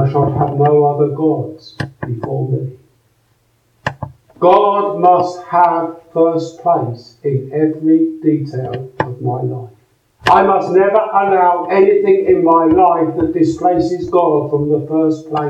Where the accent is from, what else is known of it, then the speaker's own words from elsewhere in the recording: United Kingdom; I'm British. I was born into a Christian country. I go to church.